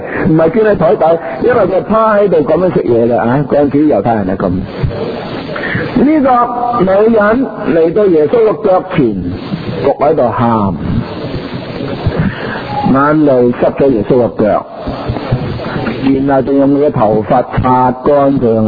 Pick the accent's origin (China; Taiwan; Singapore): China; 我们中国人有说、五十步就少百步，是吧